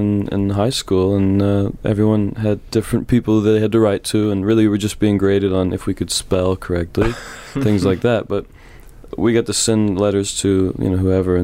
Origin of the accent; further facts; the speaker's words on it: Texas, United States; They're from Texas. I'm from Texas.